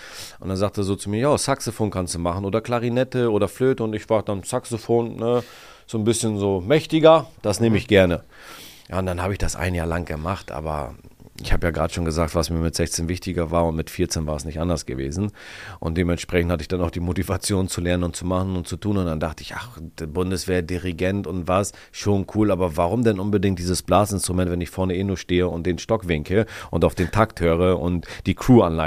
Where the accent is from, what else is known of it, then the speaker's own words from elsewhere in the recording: Damme, Lower Saxony, Germany; bin ich in Damme geboren, 92 und bin ziemlich bescheiden aufgewachsen.